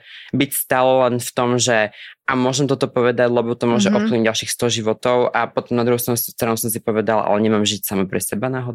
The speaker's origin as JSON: {"language": "Slovak", "region": "Spiš", "country": "Slovakia", "said": "Ja som zo Spiske."}